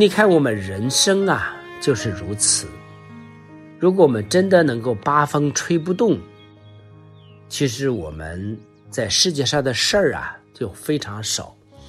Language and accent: Chinese; China; 这个我们中国人说，千里之行，始于足下。